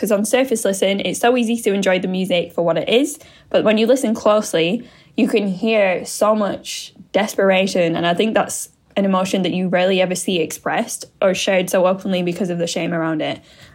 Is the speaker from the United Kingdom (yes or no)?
yes; England, United Kingdom; from England.